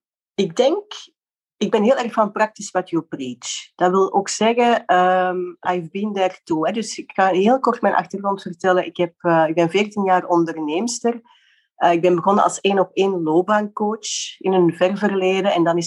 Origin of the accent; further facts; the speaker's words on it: Flanders, Belgium; accent: Flemish; Ik zeg altijd, ik ben Nederlandser dan ik klink. Mijn accent is Vlaams gebleven